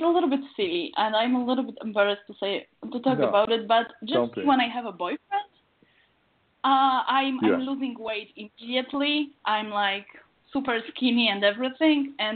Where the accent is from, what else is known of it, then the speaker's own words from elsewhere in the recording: Poland; now in United States; I guess it's the fact that I am originally from Poland. I moved to the States like 11 years ago or 12.